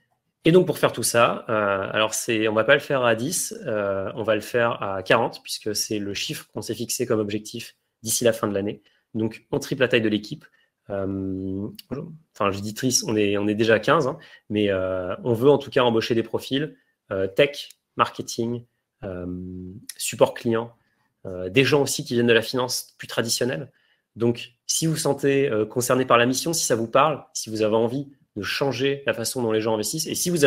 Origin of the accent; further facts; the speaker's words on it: Germany; first language de; French is a second language; étant allemand, j'ai envie d'utiliser le produit dans ma langue natale.